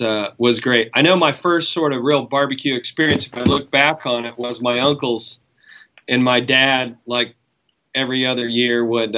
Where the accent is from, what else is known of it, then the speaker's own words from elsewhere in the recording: Wamego, Kansas, United States; Yeah, so I grew up near Manhattan, Kansas, in a town called Womego. And yeah, man, grew up on a farm, farm kid